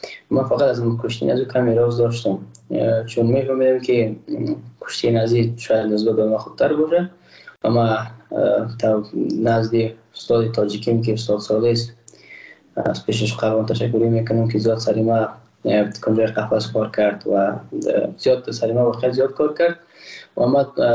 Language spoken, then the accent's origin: Persian; Afghanistan; من تاجک نیستم، احساس کردم ما روزبلاک پرشتین نیستم، ما یک افغان هستم و اما یک ملت هستیم